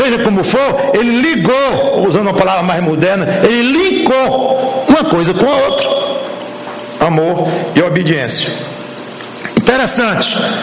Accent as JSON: {"language": "Portuguese", "country": "Brazil", "said": "Porque eu sou brasileiro"}